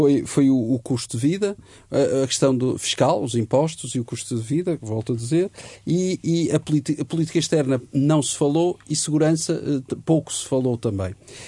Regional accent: Portugal; Visto como português

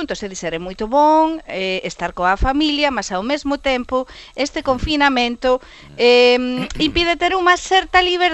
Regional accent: Spain; Portuguese is a second language; now in Portugal; Para mim é muito triste como espanhola que eu estou a acompanhar, neste caso, desde fora, não é? Visto de fora, desde outro lado da fronteira, desde Portugal.

